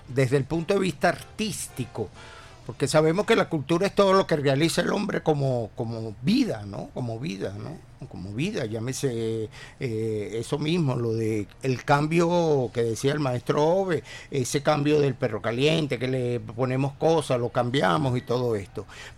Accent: Venezuela; lo que realmente somos como venezolanos

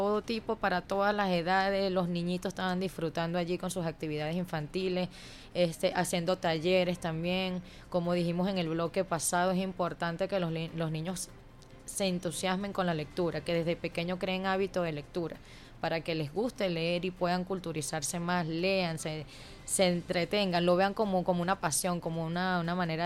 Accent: Venezuela; Somos poetas venezolanos reunidos en ese espacio

